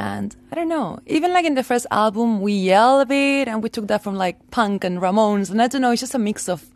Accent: Uruguay; now in London, United Kingdom; I'm from Uruguay.

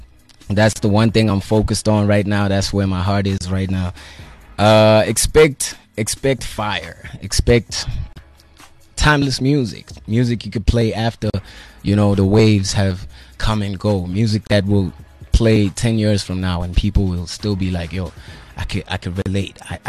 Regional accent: Butterworth, Eastern Cape, South Africa; But I hail from Eastern Cape, Butterworth.

